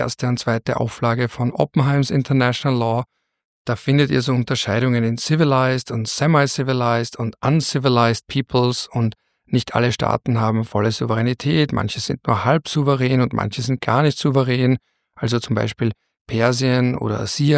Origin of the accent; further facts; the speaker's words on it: Austria; als Österreicher liest man automatisch Jänner.